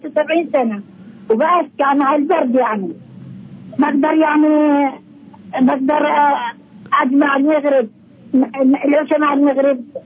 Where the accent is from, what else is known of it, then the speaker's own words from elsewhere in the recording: Palestine; أنا حاجة من فلسطين